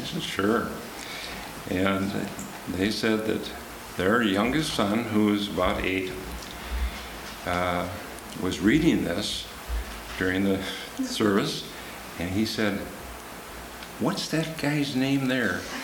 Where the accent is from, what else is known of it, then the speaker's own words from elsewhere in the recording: Hopkins, Minnesota, United States; I'm from Hopkins, Minnesota